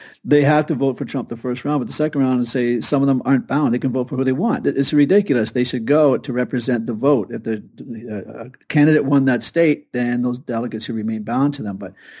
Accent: Canada; I'm not a Canadian throwing stones from a glass house. It's the same here.

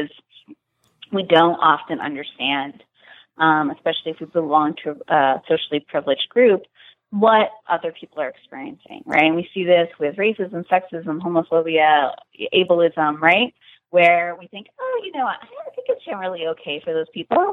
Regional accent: Deep South, United States; I grew up in the Deep South, and I've heard a lot of backlash over here

